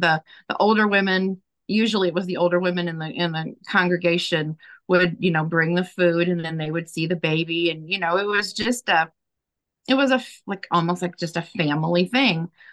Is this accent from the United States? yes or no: yes; Dallas, Texas, United States; And growing up in Dallas, that just, I didn't see it.